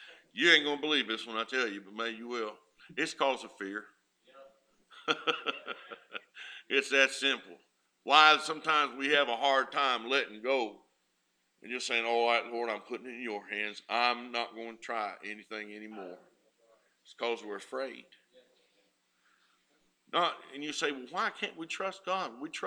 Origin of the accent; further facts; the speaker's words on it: Dickson, Tennessee, United States; I'm never ashamed to tell somebody I'm from Dixon, Tennessee.